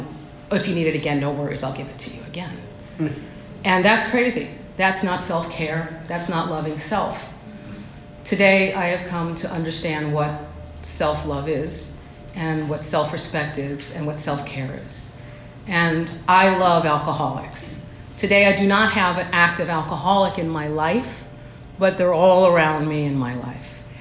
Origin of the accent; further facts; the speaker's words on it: New Jersey, United States; I actually lived in the city, but I'm not from there. So the truth is, I go to the truth. I am from New Jersey, and I am 5'3".